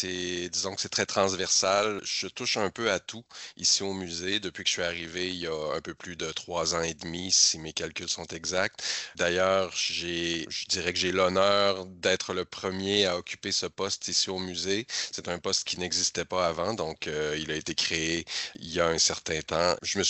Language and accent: French; Quebec, Canada; je suis Québécois, oui, et aussi Innu, donc membre de la nation Innu, la première nation des Pequagamilnuts.